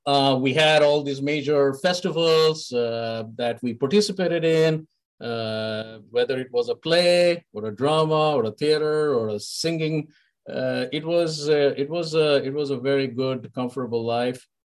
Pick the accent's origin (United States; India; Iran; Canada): India; Kolkata, West Bengal; growing up in Kolkata